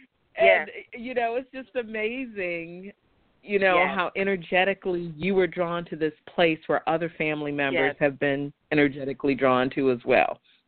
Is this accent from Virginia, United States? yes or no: yes; Virginia, United States; You know, I grew up in Virginia.